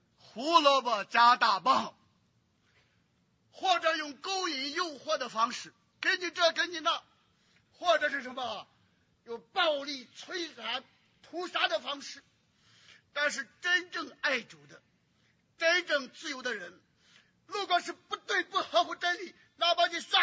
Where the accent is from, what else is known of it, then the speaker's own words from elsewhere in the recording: China; 我们中国人两千年就吃这一套